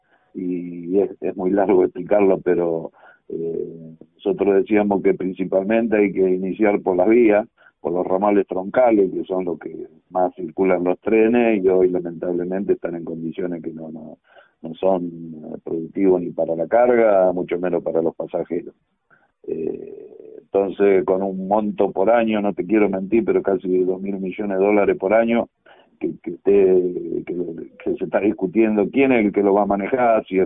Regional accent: Sarmiento, Argentina; en el caso nuestro, el oeste, para que yo soy de Sarmiento

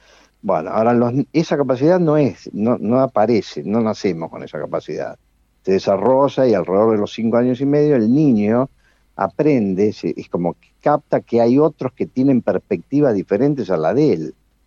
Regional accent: Argentina; Porque cuando juega Argentina al Mundial, ahí no hay grietas, somos todos argentinos.

